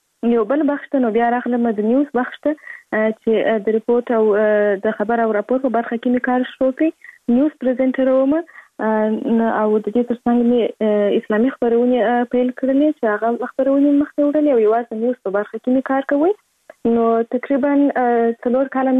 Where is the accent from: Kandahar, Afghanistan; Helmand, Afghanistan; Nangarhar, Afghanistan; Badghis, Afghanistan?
Kandahar, Afghanistan; born there; زه په کندهار ولایت کې زیږیدلی یم او اوس په فعال هم په کندهار ولایت کې اوسېږم.